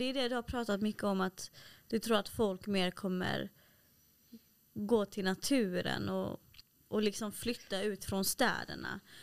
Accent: Småland, Sweden; Du kommer ju från Stockholm och sen är jag uppvuxen i Småland.

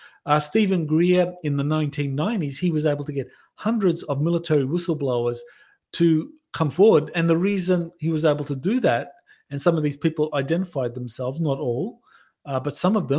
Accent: Australia; one of the things I noticed being an Australian is that when I spoke to Australian whistleblowers

